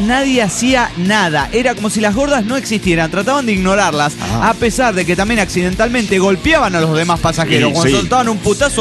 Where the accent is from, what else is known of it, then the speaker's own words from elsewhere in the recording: Dallas, Texas, United States; de Dallas, Texas.